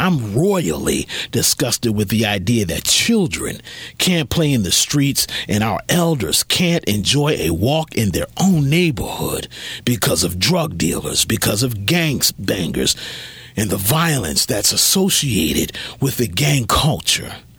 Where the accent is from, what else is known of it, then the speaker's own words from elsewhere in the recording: Asbury Park, New Jersey, United States; back home in my hometown of Asbury Park